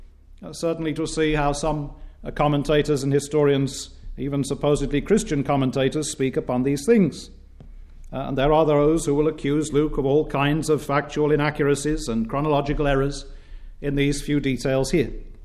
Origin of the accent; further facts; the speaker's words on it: United Kingdom; When we think of the history of the Roman Empire, perhaps it's by virtue of being British, we tend to think of Julius Caesar